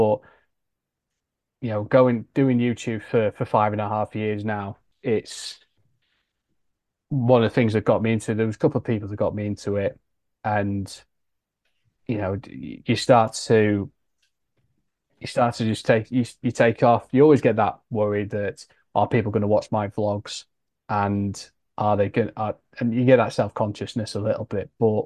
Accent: Doncaster, Yorkshire and the Humber, United Kingdom; with Donny Rovers where it's your club that you support. It's my hometown club, and you have to be impartial.

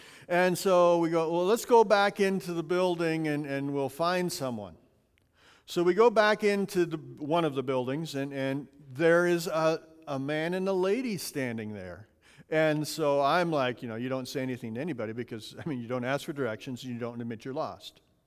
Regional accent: Montana, United States; a little different than my used to growing up in Montana, a little different church facility.

